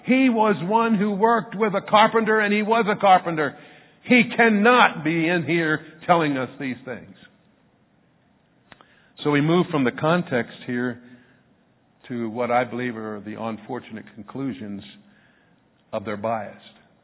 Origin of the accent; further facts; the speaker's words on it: Pennsylvania, United States; In just 2 days, I'll be going back to my hometown in Pennsylvania. My dad was a supervisor there for 24 years.